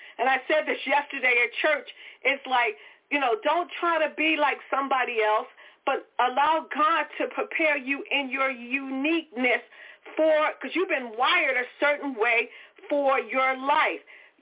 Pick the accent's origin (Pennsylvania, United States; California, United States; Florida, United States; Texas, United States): Pennsylvania, United States; Philadelphia; I'm a city girl. She was born in the country. She's from Alabama. I'm from Philly. But we met at the church when I moved to Virginia.